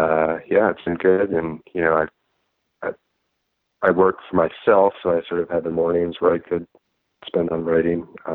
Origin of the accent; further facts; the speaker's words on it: Washington, District of Columbia, United States; moved away as an adult; now in New York, United States; I grew up in Washington, D.C., but I lived in New York since college.